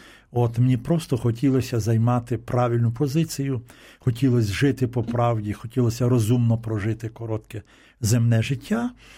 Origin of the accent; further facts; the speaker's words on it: Lviv Oblast, Ukraine; Я з Львівщини, так.